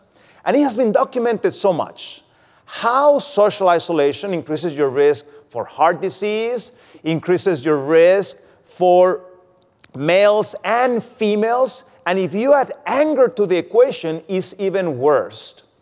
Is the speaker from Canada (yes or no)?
no; Mexico; moved away; also born or lived in Norway; I used to live in Norway. And you know, I grew up in Mexico, and when I moved to Norway, I realized Norway was a very different country.